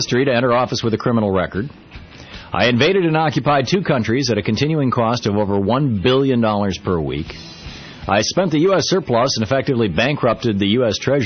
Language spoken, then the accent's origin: English; Vermont, United States; I'm an American. I grew up here. I live just 2 hours from Canada. I mean, we're here in the mountains of central Vermont, in the People's Republic of Vermont.